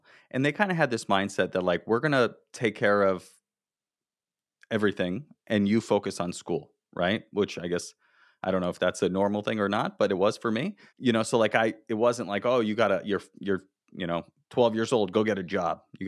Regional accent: Florida, United States; I grew up in Florida, where you live. You know, I grew up in South Florida.

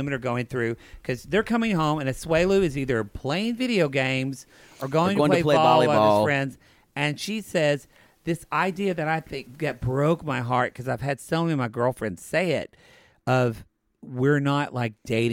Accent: the South, United States; But Poodle and I come from the South where there still are men.

